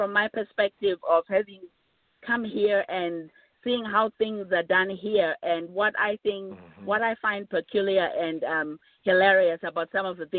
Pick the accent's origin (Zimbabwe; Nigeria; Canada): Zimbabwe; also born or lived in United States; And I've lived in America and, of course, was born and raised in Zimbabwe.